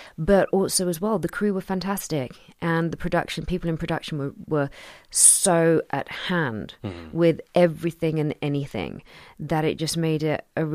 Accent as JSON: {"language": "English", "region": "London", "country": "United Kingdom", "tie": "born or raised there", "said": "I am born and raised in London. Mm-hmm. Literally spent my whole life in London."}